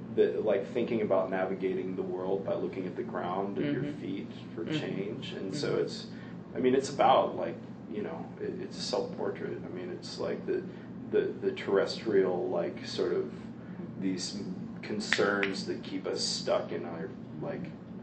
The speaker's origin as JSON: {"language": "English", "town": "Olympia", "region": "Washington", "country": "United States", "tie": "born or raised there", "also_born_or_lived": "Panorama City, California", "said": "I was born in Panorama City, California, but I was raised in Olympia, Washington."}